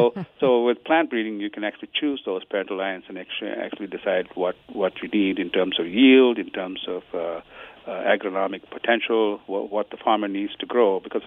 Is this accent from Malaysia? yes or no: yes; Butterworth, Penang, Malaysia; I grew up on Quaker oats, when I was a kid in Butterworth, West Malaysia.